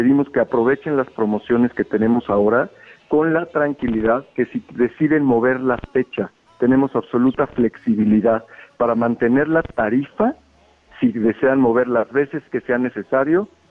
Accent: Mexico; los que nos están dando son ellos a nosotros como mexicanos

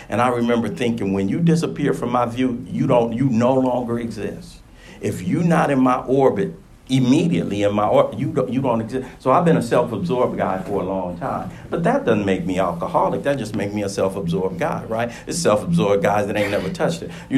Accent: Watts, California, United States; I grew up in Watts, but, you know, not everybody in Watts was a tough guy.

